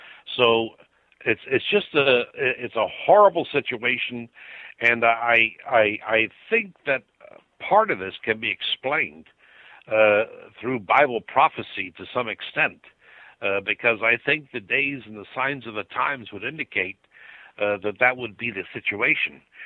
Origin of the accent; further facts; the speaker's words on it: California, United States; On the West Coast where I grew up in Marin County, one of the dark secrets about the Golden Gate Bridge.